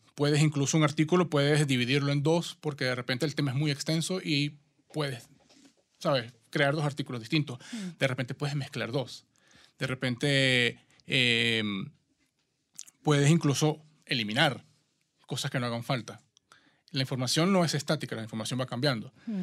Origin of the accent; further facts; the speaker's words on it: Venezuela; soy de Venezuela. Creo que ya en los primeros tres segundos se dieron cuenta.